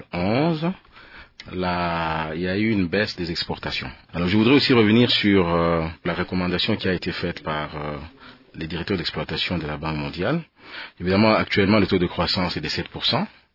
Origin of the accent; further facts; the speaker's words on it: DR Congo; l'un des éléments les plus importants chez nous, en RDC